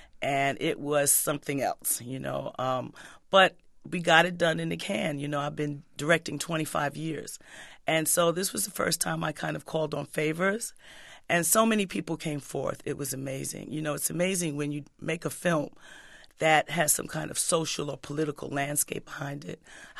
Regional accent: Harlem, New York, United States; I started in New York. I'm from Harlem, came from Harlem to Hollywood.

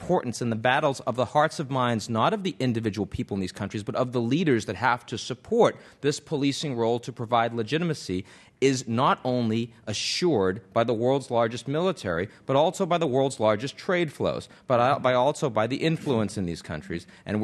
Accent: United States; Now, I'm an American, and I'd love to have the great

